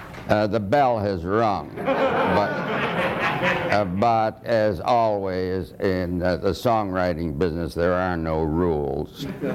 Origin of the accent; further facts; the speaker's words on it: Michigan, United States; bringing in from my hometown in Michigan a song called